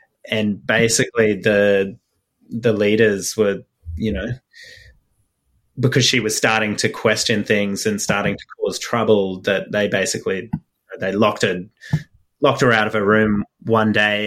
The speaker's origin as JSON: {"language": "English", "country": "Australia", "said": "I'm an Australian based here"}